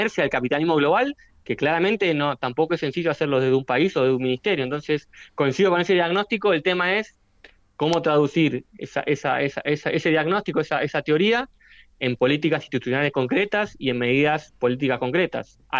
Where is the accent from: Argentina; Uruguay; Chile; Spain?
Argentina; Bueno, yo soy de Argentina y ahora Argentina ha sufrido inundaciones, el mayor brote de dengue.